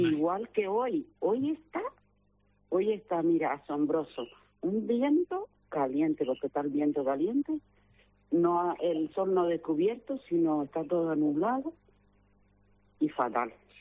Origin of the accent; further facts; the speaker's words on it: Tasarte, Canary Islands, Spain; yo soy de Tasarte, pero fuimos a Beneguera